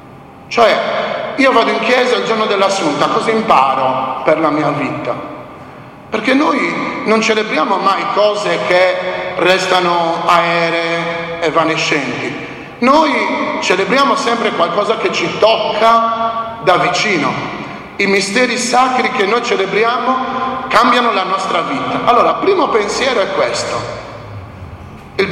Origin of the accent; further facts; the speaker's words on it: Sardinia, Italy; noi come sardi abbiamo avuto la dominazione bizantina